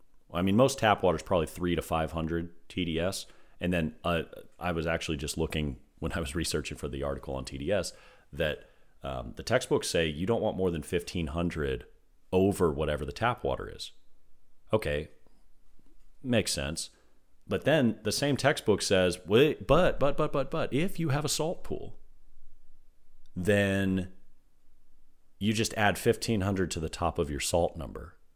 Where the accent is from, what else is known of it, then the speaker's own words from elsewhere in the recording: Washington, District of Columbia, United States; I'm from the Washington, D.C. area.